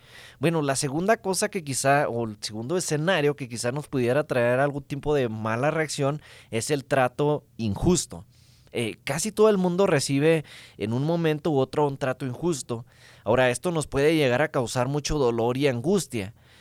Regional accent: Mexico; como decimos así como mexicanos

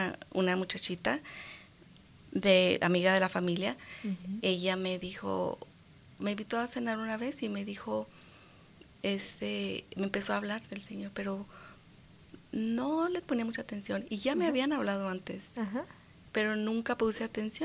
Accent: Chihuahua, Mexico; now in United States; Yo soy de la ciudad de Chihuahua, Chihuahua.

